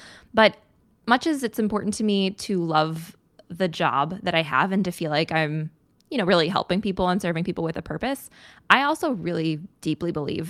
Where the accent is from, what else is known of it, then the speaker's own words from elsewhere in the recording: St. Louis, Missouri, United States; now in New York, United States; But I grew up in St. Louis, Missouri. And when we would visit New York as a kid, it was not my favorite.